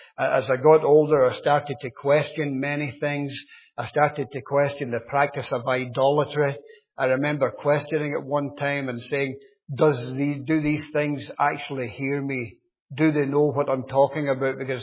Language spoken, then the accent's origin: English; Scotland, United Kingdom; I'm sure you can tell by now that I'm not from Northern Ireland. I was born and brought up just outside Glasgow.